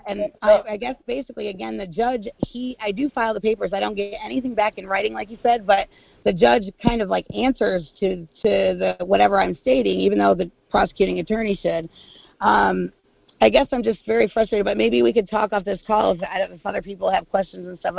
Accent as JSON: {"language": "English", "region": "New York", "country": "United States", "said": "I'm from New York, small town, so I can imagine because I've dealt with it up there."}